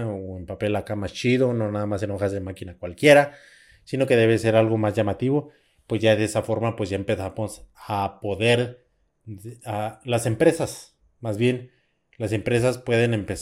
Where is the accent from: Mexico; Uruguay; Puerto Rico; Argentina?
Mexico; San Francisco del Rincón, Guanajuato; yo me tengo que regresar a mi casa en San Francisco del Rincón, Guanajuato. Para aquellos que no saben, pues yo soy San Francisco del Rincón, en Guanajuato, México